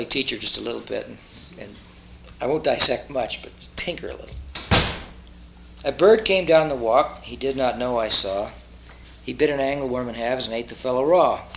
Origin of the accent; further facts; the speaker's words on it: Illinois, United States; also born or lived in Southern California; I'm from Southern California. We don't get a whole lot of autumn or winter down there. But I was raised on a farm in Southern Illinois